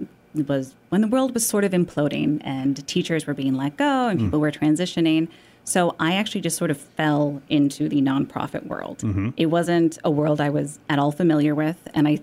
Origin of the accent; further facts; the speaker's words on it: Midwest, United States; especially growing up in the Midwest. I'm from a very small touristy town, but tourism and museums and history, that was how people made a living.